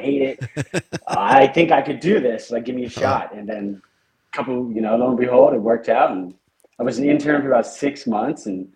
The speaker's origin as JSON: {"language": "English", "region": "California", "country": "United States", "tie": "born or raised there", "said": "So I grew up in California, actually. I'm a Bay Area guy."}